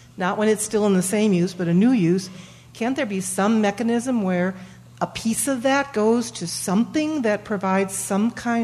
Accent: Great Falls, Montana, United States; I'm from Great Falls, Montana, and there are some wonderful group concepts that have really worked wonders there.

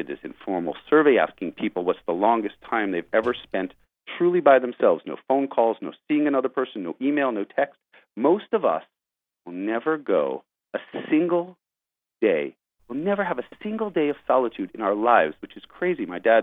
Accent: Montana, United States; After we exchanged letters, I flew to Maine. I'm from Montana.

